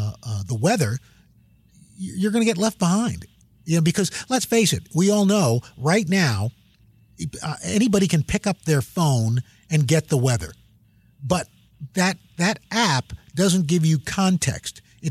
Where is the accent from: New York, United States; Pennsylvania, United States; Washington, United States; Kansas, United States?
New York, United States; New York City; which was a dream come true because I'm from New York City.